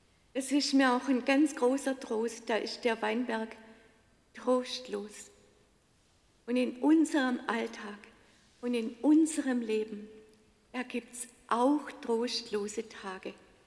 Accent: Baden-Württemberg, Germany; Ich bin im Schwarzwald aufgewachsen, da ist es immer rau gewesen.

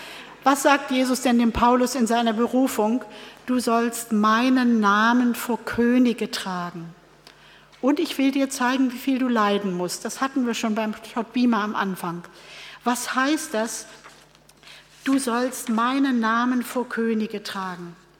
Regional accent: Hamburg, Germany; ich bin in Hamburg zur Schule gegangen, ich habe den lutherischen gelernt

